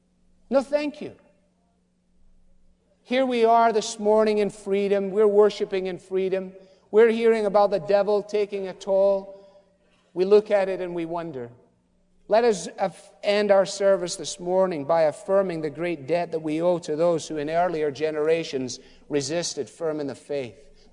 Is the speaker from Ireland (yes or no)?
no; Scotland, United Kingdom; Hey, I'm Scottish. I love free things.